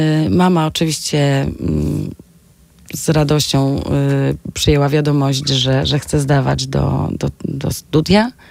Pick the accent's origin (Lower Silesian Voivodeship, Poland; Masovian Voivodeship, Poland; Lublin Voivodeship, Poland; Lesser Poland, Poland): Lower Silesian Voivodeship, Poland; Kromolin; also born or lived in Kłodzko; A wychowywałam się w Kromolinie